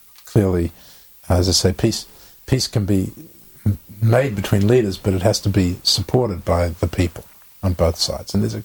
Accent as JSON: {"language": "English", "country": "United States", "said": "in the Jewish community, and I experienced this as an American Jew, it was a very hard experience for me."}